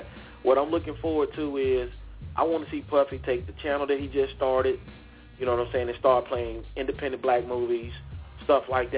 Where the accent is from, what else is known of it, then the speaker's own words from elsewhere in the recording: Mississippi, United States; And all of our listeners out there, you may know that me and Alan, we are from Mississippi. And, you know what I'm saying, we rep our state very well, I must say.